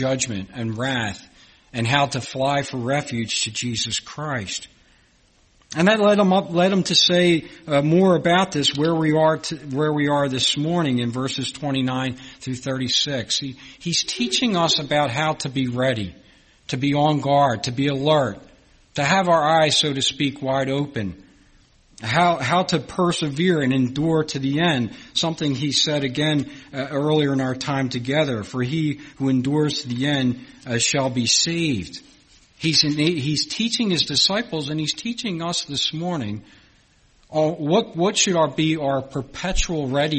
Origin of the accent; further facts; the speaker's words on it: Philadelphia, Pennsylvania, United States; And I said, "I grew up in Philadelphia."